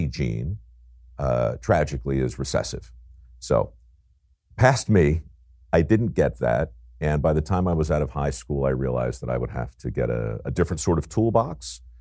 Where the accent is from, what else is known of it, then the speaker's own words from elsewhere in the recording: Baltimore, Maryland, United States; I was convinced as a young guy growing up in Baltimore that I would follow in the footsteps of my grandfather, who lived right next door.